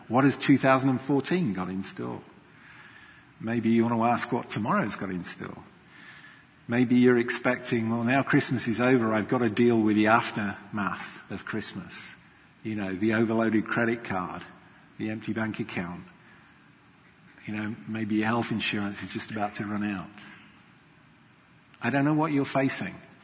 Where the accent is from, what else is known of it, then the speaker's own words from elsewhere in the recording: England, United Kingdom; Now, I come from England. England is a land of sheep.